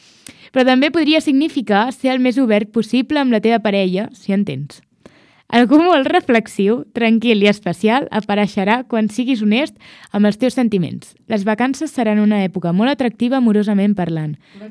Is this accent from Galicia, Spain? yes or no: no; Catalonia, Spain; Jo soc catalana.